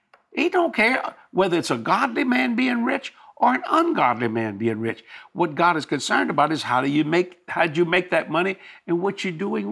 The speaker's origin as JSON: {"language": "English", "town": "New Orleans", "region": "Louisiana", "country": "United States", "said": "I'm from New Orleans. I think we got the best food in the world."}